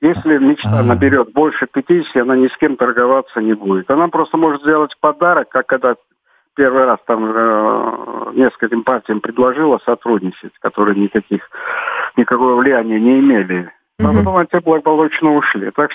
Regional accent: Georgia; я сам грузин

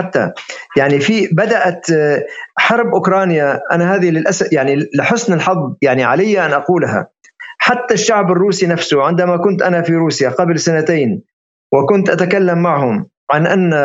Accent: Syria; now in Europe; لنظل نسمع رأينا كشعب عربي، كإنسان سوري، كمثقف عربي

